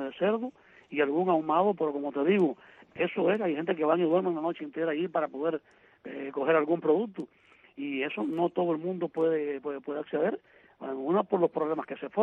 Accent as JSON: {"language": "Spanish", "country": "Cuba", "said": "somos varios los cubanos que estamos en este problema"}